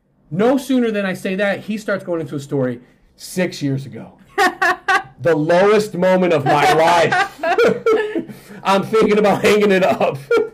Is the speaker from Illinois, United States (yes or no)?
yes; Chicago, Illinois, United States; I'm from Chicago.